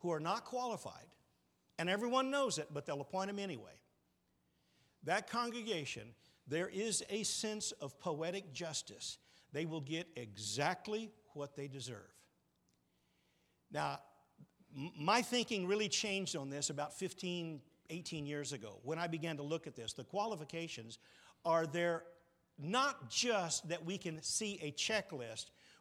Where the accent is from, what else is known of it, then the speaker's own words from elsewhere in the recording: Phoenix, Arizona, United States; I grew up in Phoenix. And I grew up in a congregation of about 350 people.